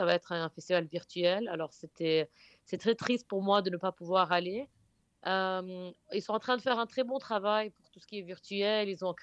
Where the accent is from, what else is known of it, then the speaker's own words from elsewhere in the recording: Beirut, Beirut Governorate, Lebanon; moved away as an adult; also born or lived in New York, United States; J'ai grandi à Beyrouth et mon inspiration a tout le temps été Beyrouth, le Liban, les histoires de là-bas. Après que j'ai fini la fac, j'ai bougé à New York